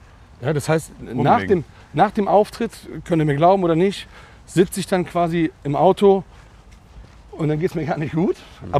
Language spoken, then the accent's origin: German; North Rhine-Westphalia, Germany; Jetzt komme ich nur mal aus dem Oberbergischen.